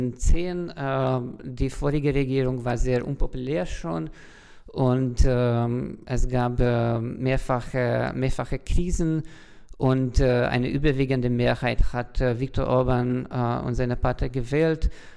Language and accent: German; Hungary; ich komme aus Ungarn